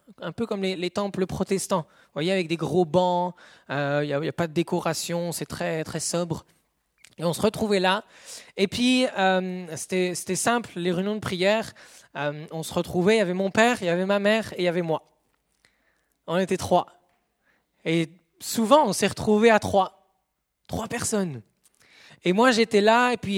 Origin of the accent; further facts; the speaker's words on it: northern France, France; also born or lived in Canada; Je suis né au Canada, j'ai grandi, j'ai fait mes 6 premières années au Canada. Puis après, on est rentré en France, dans le nord de la France.